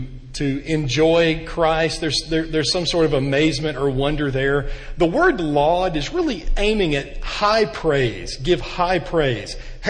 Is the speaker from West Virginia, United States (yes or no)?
no; Alabama, United States; I'm from Alabama, and maybe that has something to do with it.